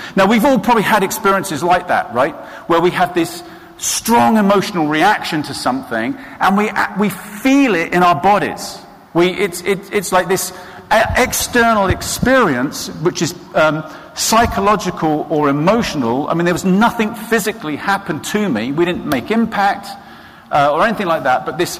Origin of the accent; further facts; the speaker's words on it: England, United Kingdom; I think it may be something to do with growing up in England.